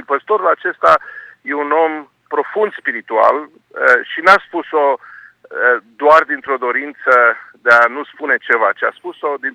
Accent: Romania; Noi, ca români, uneori nu înțelegem cât de complicată este situația în fostul spațiu sovietic.

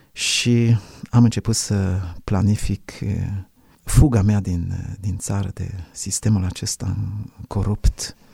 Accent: Romania; am fost tratat foarte bine de către cehi când le-am spus că eu sunt român

